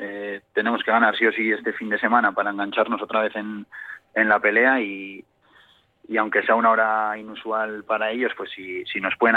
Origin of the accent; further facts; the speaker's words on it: Muskiz, Basque Country, Spain; also born or lived in Santander; Pero, o sea, siempre he vivido en Múzquiz y, o sea, yo me siento de Múzquiz, mi pueblo es Múzquiz.